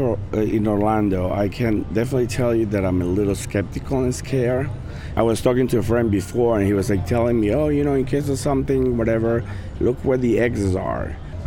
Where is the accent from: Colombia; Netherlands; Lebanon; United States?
Colombia; I'm from Colombia.